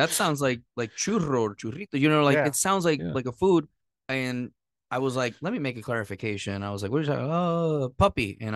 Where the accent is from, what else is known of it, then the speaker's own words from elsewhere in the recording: Puerto Rico; I grew up in Puerto Rico. Puerto Rican cuisine's very different.